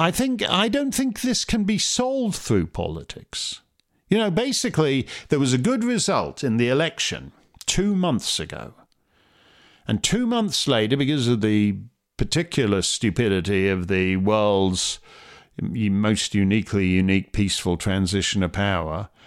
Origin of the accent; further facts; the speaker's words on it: Pennsylvania, United States; I consider myself a niche Pennsylvanian. That is, I come from Pennsylvania, Dutch country.